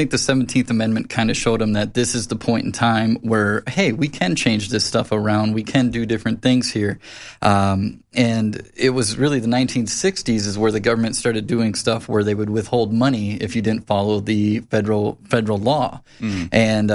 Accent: Minnesota, United States; Well, when I moved down here from Minnesota, we bought a house with the Homeowners Association.

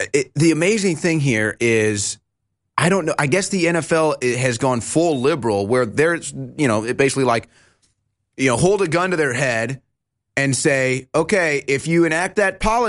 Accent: St. Louis, Missouri, United States; as a kid, I grew up in St. Louis cheering for the Rams.

